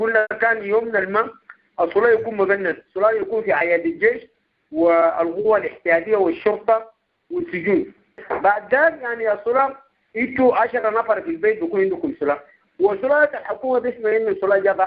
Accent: Sudan; لأن هنا كسودانيين بيان بالعمل ده بخوفة

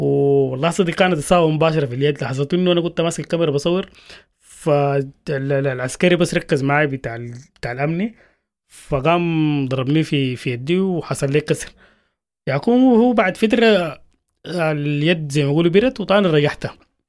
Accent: Sudan; نحن طبعا كسودانيين يعني عندنا العاطفه اكثر حاجه يعني.

